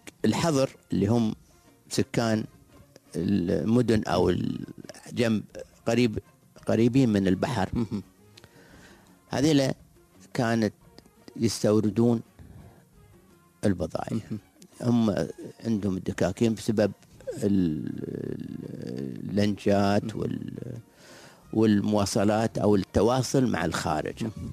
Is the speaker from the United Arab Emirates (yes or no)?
yes; Abu Dhabi, United Arab Emirates; أنا أتذكر لما صار عندنا في أبوظبي